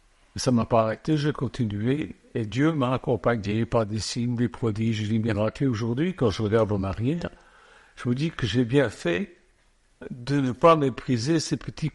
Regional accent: Switzerland; moved away as an adult; now in France; moi aussi, comme le Rhône, j'ai quitté la Suisse et je suis venu, comme le Rhône, en France.

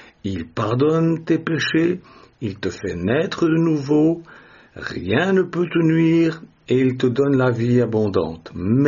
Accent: Switzerland; moi je suis suisse, mais les djinns ne font jamais de mal aux Suisses ni aux Français.

